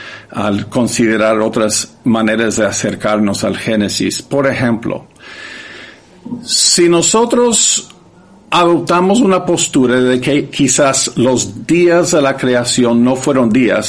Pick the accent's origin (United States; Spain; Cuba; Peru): United States; Spanish is a second language; yo que soy norteamericano nunca he ido al Gran Cañón